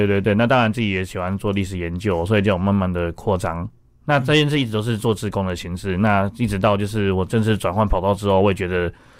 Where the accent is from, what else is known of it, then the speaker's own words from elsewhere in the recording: Wanhua, Taipei, Taiwan; 我是一个从小就是在万华土生土长长大，那基本上都没有离开过家乡的，因为我只有，我从小到大大概只有大学四年有离开万华，然后再来是中间有工作有四年去北投之外，而且我大部分时间都在万华